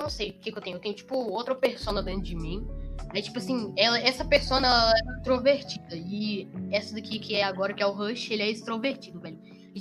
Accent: Pará, Brazil; accent: Goiano; also born or lived in Goiás; eu sou paraense, mano. Aí, tipo, quando eu cresci, eu aprendi o sotaque mais de goiano, assim. Eu não falo mais

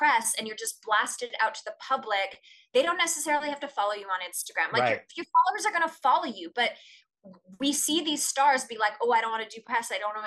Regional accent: Canada; I grew up on … I'm from the middle of nowhere, Canada. … is our queen.

